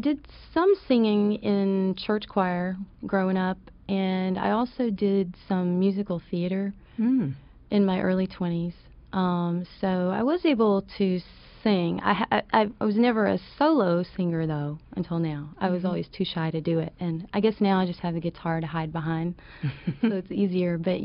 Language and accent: English; Aiken, South Carolina, United States; born there; Well, I was born in Aiken, South Carolina, which is near Columbia, where it's really, really hot.